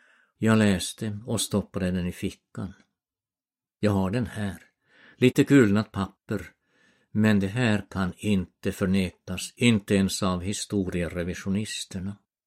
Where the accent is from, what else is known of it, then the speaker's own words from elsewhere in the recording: Kardis, Norrbotten County, Sweden; I min hemby Kardis i Tornedalen sydde kvinnorna nya klänningar